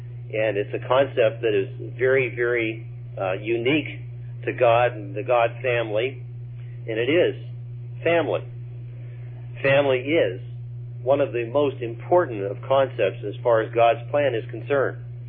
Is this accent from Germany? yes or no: no; Pennsylvania, United States; I remember as a young man growing up in Pennsylvania that whenever we would have a dinner at my grandmother's, there would be something like 25 or 30 grown-ups.